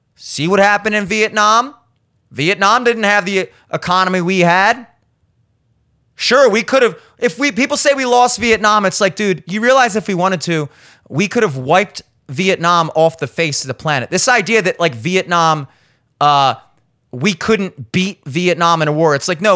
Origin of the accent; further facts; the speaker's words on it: United States; But that's because I'm an American. And I live in Baltimore.